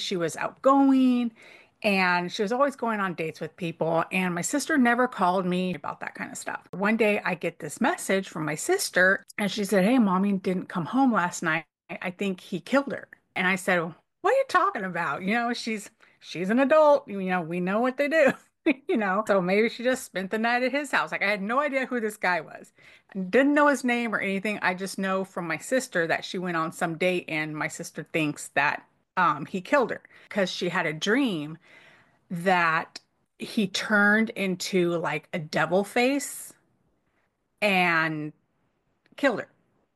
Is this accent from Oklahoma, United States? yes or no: no; San Diego, California, United States; I grew up in San Diego, California. So, like, where, you know, there's no palm trees there. There's oak trees and mountains and hills. And, yeah, that's where I grew up.